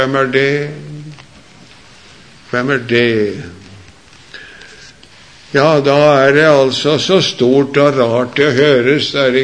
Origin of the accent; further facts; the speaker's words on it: Sarpsborg, Østfold, Norway; men hjemme i Sarpsborg, jeg vokste opp der.